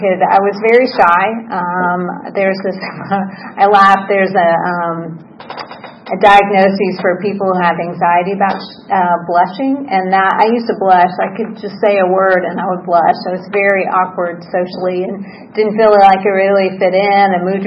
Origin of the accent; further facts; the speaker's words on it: San Francisco, California, United States; born there; I was born in San Francisco and ended up here because of my grandparents. And we moved around very often, every 6 months to a year.